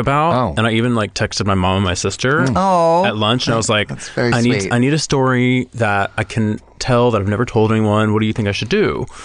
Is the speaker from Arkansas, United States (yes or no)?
no; Texas, United States; So I'm from Texas, a very small town in Texas, and my mom's a single mom